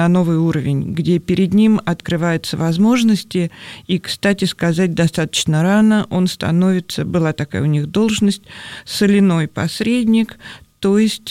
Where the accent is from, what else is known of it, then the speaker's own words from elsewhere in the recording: Moscow, Russia; я родилась и живу в Москве